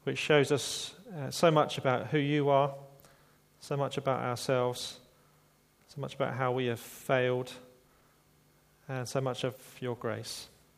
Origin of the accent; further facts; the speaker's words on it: Dartford, South East England, United Kingdom; accent: estuary; I'm not actually from Banstead, I'm from Dartford in Kent. My accent sometimes slips into the sort of estuary mode.